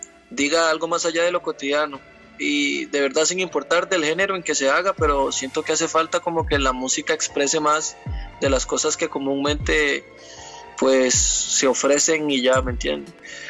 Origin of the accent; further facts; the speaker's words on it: Costa Rica; fue simplemente como mi libre expresión como costarricense en ese momento.